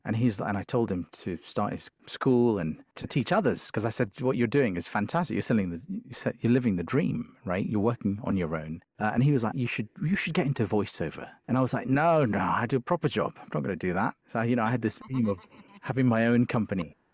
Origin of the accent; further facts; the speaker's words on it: London, United Kingdom; we were raised in Shepherd's Bush in West London.